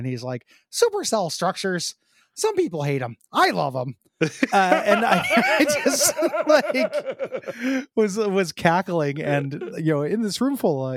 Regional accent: Tornado Alley, United States; I grew up in Tornado Alley.

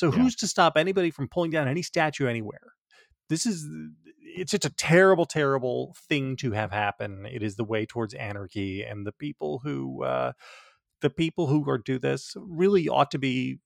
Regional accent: New Jersey, United States; I grew up in New Jersey. I realized the other day, I've now spent more of my life south of the Mason-Dixon line than above it, which horrified me a little bit.

